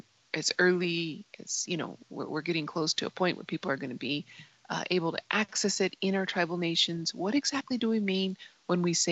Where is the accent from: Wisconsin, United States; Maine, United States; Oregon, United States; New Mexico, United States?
New Mexico, United States; Isleta Pueblo; from Isleta Pueblo